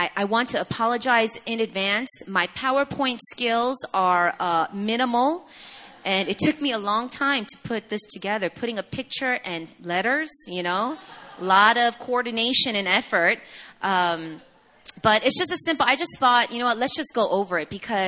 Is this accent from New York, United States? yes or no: yes; New York, United States; You know, I was born and raised in the States, in New York.